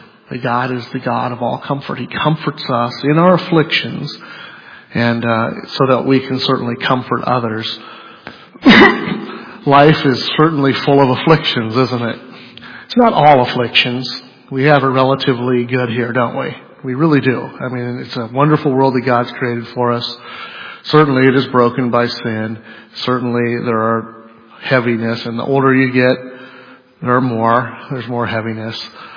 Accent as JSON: {"language": "English", "country": "United States", "said": "I'm only American, so I don't know that I can speak for the entire world, but it seems like a particularly American thing."}